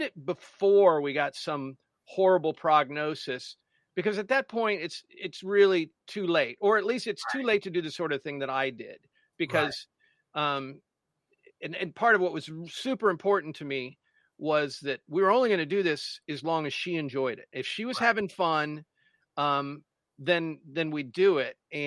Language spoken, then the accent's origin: English; Columbus, Ohio, United States; I grew up in Columbus, Ohio, and we had some good radio here, but Chicago had much better radio.